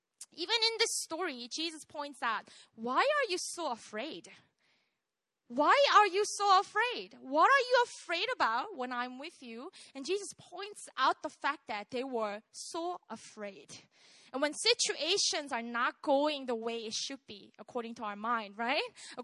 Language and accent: English; Busan, South Korea; I am from Busan. I grew up in this island called Yeongdo, Yeong Island.